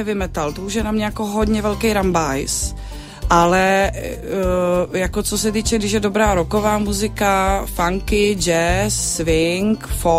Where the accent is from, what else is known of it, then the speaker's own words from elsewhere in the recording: North Moravia, Czechia; Já pocházím ze Severní Moravy.